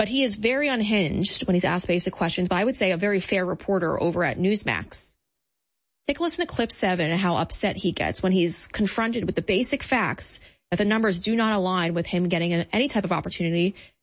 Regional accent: New York, United States; Obviously, I'm from New York.

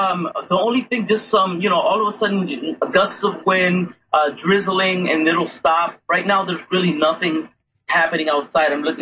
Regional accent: New Jersey, United States; I grew up in the States, so I really haven't, I grew up in New Jersey, so I really haven't faced hurricanes like this before.

